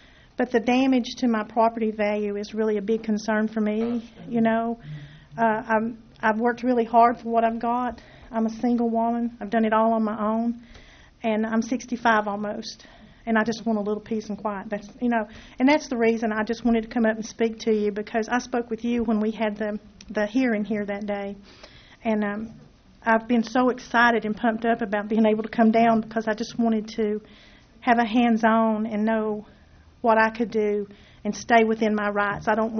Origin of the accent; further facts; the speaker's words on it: North Carolina, United States; I was born and raised in Buncombe County. I wouldn't go back to Buncombe County for no reason.